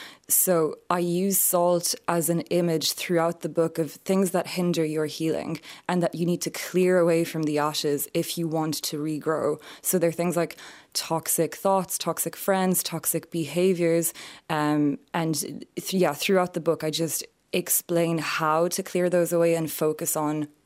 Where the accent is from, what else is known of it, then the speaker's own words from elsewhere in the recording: France; And you'd never tell from my accent, I'm French, my mom is French, so they're very touchy-feely